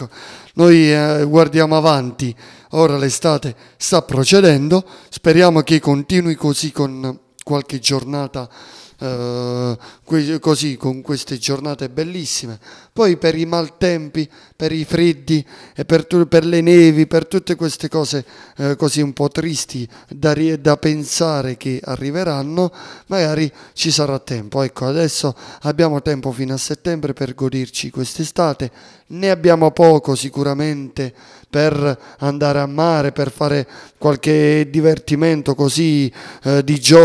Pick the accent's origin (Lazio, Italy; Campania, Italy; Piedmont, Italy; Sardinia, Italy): Campania, Italy; Sapri; mi sono fatto una grande pubblicità del mio paese, di quella perla del sud, quindi Sapri